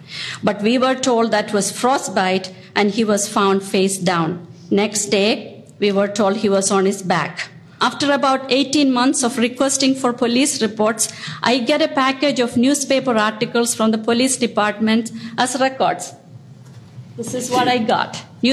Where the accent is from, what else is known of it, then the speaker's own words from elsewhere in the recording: Chicago, Illinois, United States; I come from Chicago.